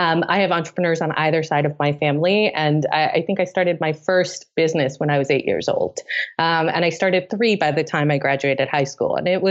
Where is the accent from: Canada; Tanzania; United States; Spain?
Tanzania; where I grew up in East Africa in Tanzania.